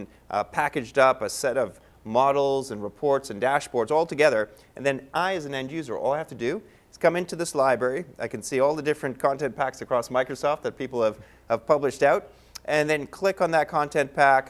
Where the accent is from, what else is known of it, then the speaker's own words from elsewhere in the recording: Canada; Beat out my home country, Canada, by a small margin.